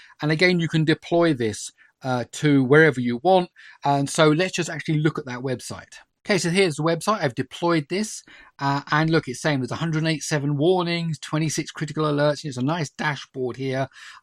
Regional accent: United Kingdom; because I'm British

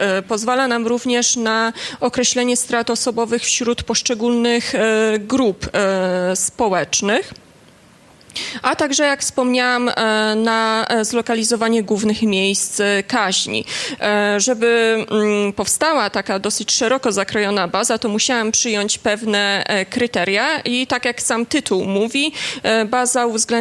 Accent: Busko-Zdrój, Świętokrzyskie Voivodeship, Poland; Dodam jeszcze, że ja sama urodziłam się i wychowywałam w Busku-Zdroju.

